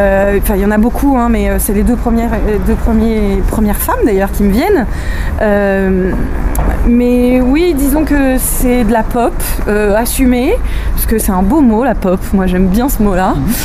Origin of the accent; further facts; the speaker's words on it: Paris, Île-de-France, France; Puis je suis parisienne en plus, donc je sais ce que c'est que de pas être généreuse.